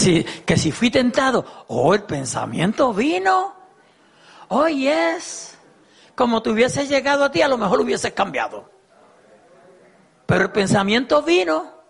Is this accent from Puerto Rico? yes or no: yes; Puerto Rico; Entonces, yo tengo, no es una mansión, pero es una casa en mi país.